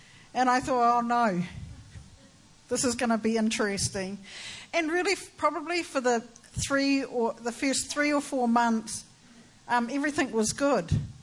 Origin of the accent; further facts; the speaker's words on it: New Zealand; I come from New Zealand.